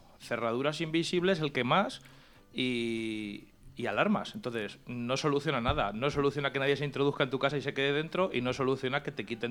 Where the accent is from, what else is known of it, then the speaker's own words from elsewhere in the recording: Valencia, Valencian Community, Spain; Y que como valenciano lo conozco desde dentro, es decir, conozco auténticas... maravillas, auténticas proezas de gente de aquí de Valencia